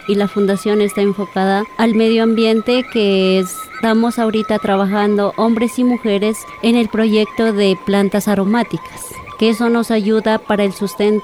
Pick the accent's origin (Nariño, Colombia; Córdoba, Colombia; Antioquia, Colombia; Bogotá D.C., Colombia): Nariño, Colombia; Cumbal; vengo del resguardo del Gran Cumbal.